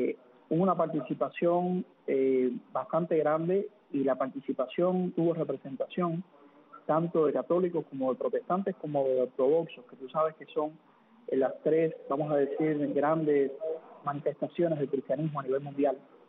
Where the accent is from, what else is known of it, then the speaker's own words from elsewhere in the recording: Cuba; somos cristianos cubanos en comunión.